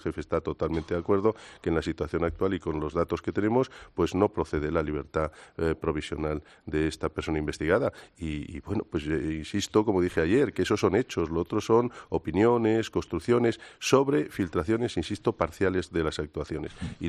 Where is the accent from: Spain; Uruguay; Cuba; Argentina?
Spain; quizás soy un poco testarudo o como buen español, pues me encorajino cuando las dificultades van creciendo